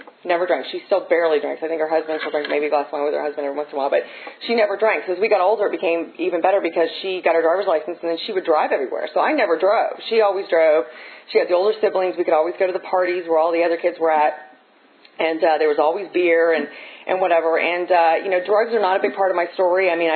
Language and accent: English; Burke, Virginia, United States; I grew up in Northern Virginia, in Burke, not too terribly far from here